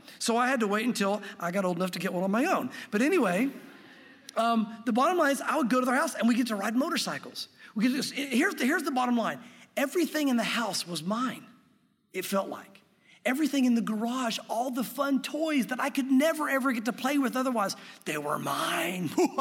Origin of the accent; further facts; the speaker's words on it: Jonesville, United States; I had Charlie and Chuck as my two best friends growing up in Jonesville.